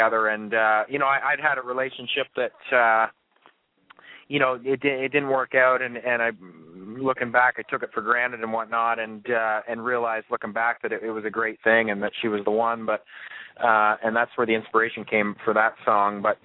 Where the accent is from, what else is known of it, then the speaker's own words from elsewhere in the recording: Fergus, Ontario, Canada; And then I came home from Nashville back to my hometown of Fergus and saw my brother back at the family home